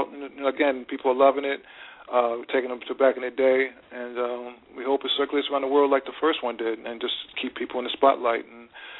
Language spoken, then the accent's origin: English; New York City, New York, United States; you know, I'm from the East Coast, from New York City